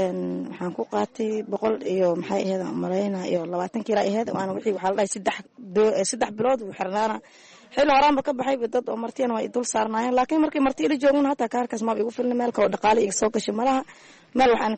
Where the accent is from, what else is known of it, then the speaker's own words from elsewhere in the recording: Saakow, Middle Juba, Somalia; now in Kenya; waxaan ka imaaday aniga degmada Saako